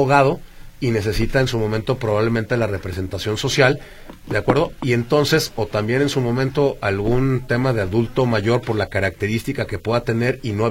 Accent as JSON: {"language": "Spanish", "town": "Guadalajara", "region": "Jalisco", "country": "Mexico", "said": "yo que soy de Guadalajara, no puedo actuar en Tlajomulco"}